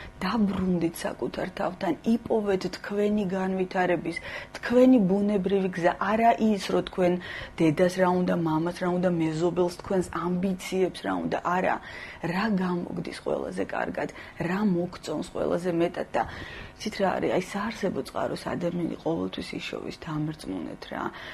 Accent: East Georgia, Georgia; არ ვიცი, აი მე მაინც აღმოსავლეთიდან მოვდივარ და ესე ვამბობ

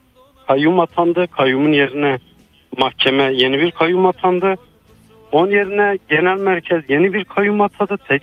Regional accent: Şanlıurfa, Turkey; Mesela Şanlıurfa'da diyelim. Ben Şanlıurfalıyım.

